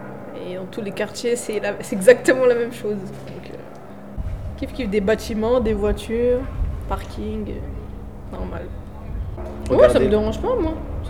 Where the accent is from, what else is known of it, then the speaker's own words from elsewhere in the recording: Grigny, Île-de-France, France; also born or lived in Algeria / Savigny; Moi, je suis née en Algérie. J'ai grandi 2 ans en Algérie. Je suis arrivée à 4 ans. Et de 4 ans à 6 ans, j'étais à Savigny, à Granvaux. Et après 2006, comme maintenant, je suis à Grigny. Donc ouais, j'ai grandi à Grigny.